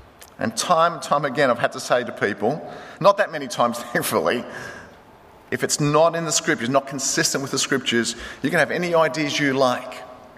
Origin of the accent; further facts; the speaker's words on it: Marrickville, New South Wales, Australia; they always wanted to speak to my parents growing up in Marrickville. And they're all Greek-speaking Jehovah's Witnesses